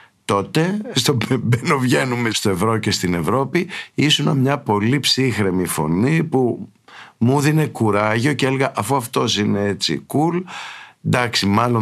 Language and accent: Greek; Loutraki, Peloponnese, Greece; παρότι δεν είμαι από την Αθήνα, είμαι από το Λουτράκι, που είναι, ναι, όμως κοντά στην Αθήνα